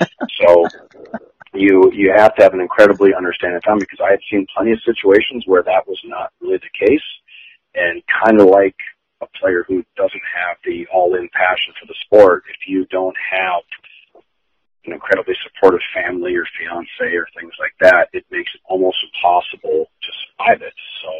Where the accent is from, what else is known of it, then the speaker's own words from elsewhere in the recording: Fargo, North Dakota, United States; So I grew up in South Fargo, and in an area, it was government housing, so most of my friends were from various countries.